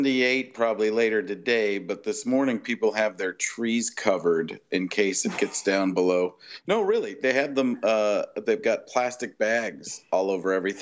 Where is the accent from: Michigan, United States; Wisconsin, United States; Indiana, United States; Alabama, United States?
Wisconsin, United States; Milwaukee; also born or lived in Chicago; In Wisconsin. I was born in Chicago, but grew up in Milwaukee.